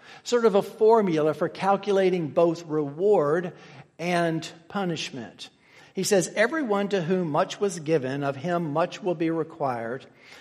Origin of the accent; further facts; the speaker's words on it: Tennessee, United States; I'm from Tennessee, so we don't do this in Tennessee.